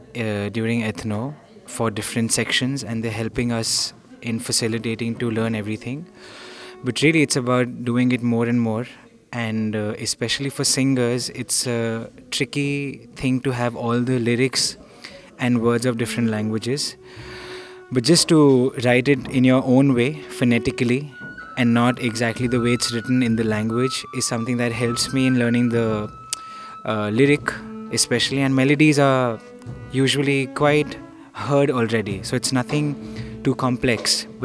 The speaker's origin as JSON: {"language": "English", "country": "India", "said": "from India, and I'm a singer primarily"}